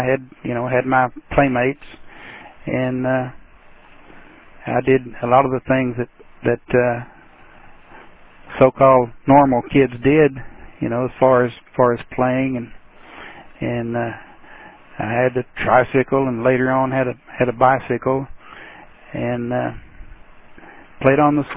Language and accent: English; Athens, Tennessee, United States; Yes, I was born in Athens, Tennessee, and that's where I've lived for the majority of my life.